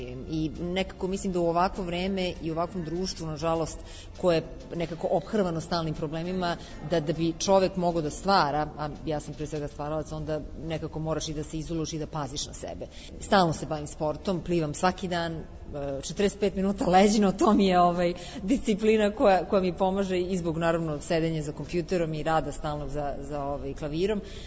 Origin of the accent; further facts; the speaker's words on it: Belgrade, Serbia; Meni je Vračar srce Beograda. Doduše, ja sam odrasla na Vračaru, jer su meni baka i deka živjeli tu i tu sam nekako stvarno prve korake napravila, prve prijatelje stekla